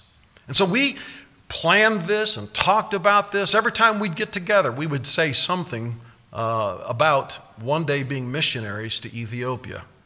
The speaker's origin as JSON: {"language": "English", "town": "Omaha", "region": "Nebraska", "country": "United States", "tie": "born or raised there", "also_born_or_lived": "Hutchinson, Kansas", "said": "I was born in Hutchinson, Kansas. When I was around a year old, my parents moved us to Omaha, Nebraska. And so I spent my early growing up years in Omaha, Nebraska"}